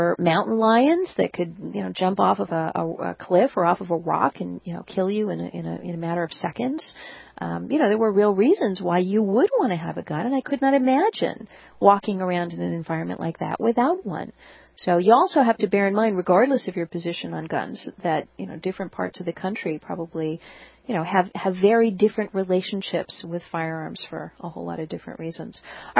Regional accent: Los Angeles, California, United States; You know, when I grew up in Los Angeles, I really couldn't understand why you would want to own a gun

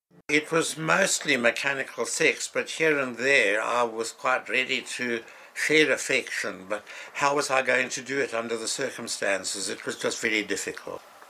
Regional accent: South Africa; moved away as an adult; now in Australia; I've just turned 90. I am a South African, but I've been living in Sydney and Melbourne for the last nearly 40 years.

